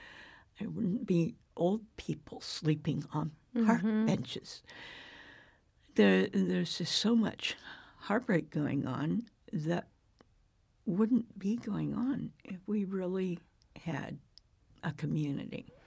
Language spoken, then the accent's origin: English; Pacific Northwest, United States; also born or lived in Anchorage, Alaska; I grew up pretty much in, mm-hmm, the Pacific Northwest. there was a year or so I was in Anchorage, Alaska from 3 to 5.